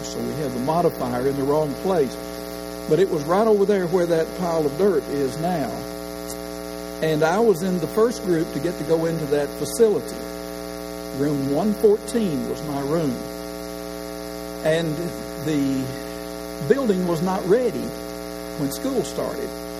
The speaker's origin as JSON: {"language": "English", "town": "Paris", "region": "Tennessee", "country": "United States", "tie": "born or raised there", "said": "James from Paris, Tennessee, who was formerly from Henderson, Tennessee, was my preacher as I was growing up in Paris"}